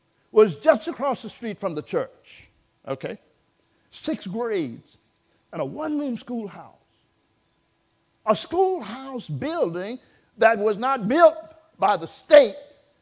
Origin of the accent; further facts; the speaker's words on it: Virginia, United States; when I was a little boy, growing up in Virginia on a farm that my grandfather had purchased before the First World War, I grew up on a family farm, 40 acres.